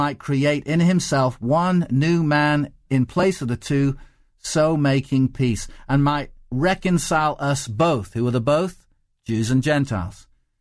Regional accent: England, United Kingdom; But I certainly wasn't born and raised in England with a Welsh father and an Irish mother.

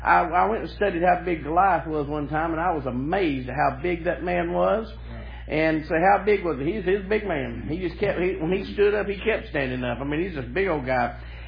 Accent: the South, United States; now I'm a Southerner. Some of y'all are not born down here, but I have.

